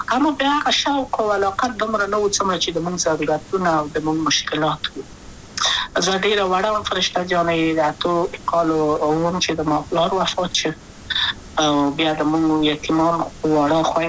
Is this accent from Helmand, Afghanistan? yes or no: no; Kabul, Afghanistan; also born or lived in Wardak; زه خو اصلا د وردګو ولایت یم، د پلار مې د وردګو ولایت ته خلک کېدلې، د کابل په تخته پل سیمه کې یم او لویا شویم کابل کې هم